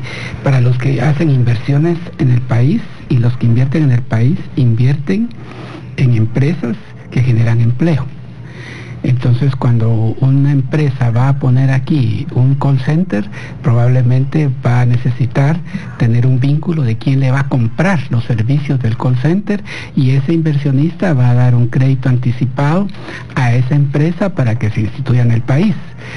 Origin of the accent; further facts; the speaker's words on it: Guatemala; somos los guatemaltecos los que estamos generando esa riqueza.